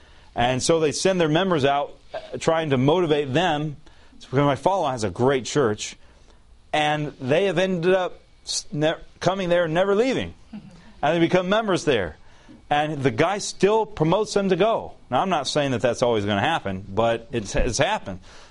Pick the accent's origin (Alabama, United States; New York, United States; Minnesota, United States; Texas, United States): Alabama, United States